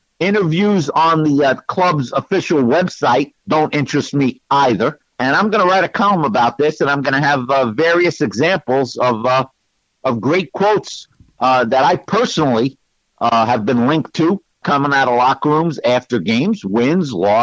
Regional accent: Brooklyn, New York, United States; I would argue when I was a fan growing up in Brooklyn

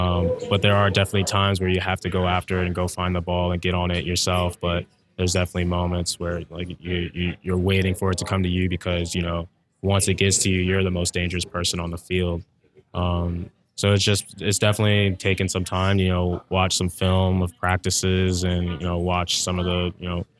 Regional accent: Bowie, Maryland, United States; I'm from Bowie, Maryland. So I'm about like 25 minutes outside of DC.

